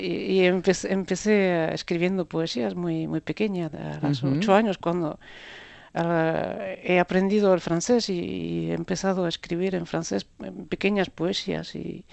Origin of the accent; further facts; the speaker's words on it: Basque Country, Spain; planteado en nuestro pueblo, en Oragaje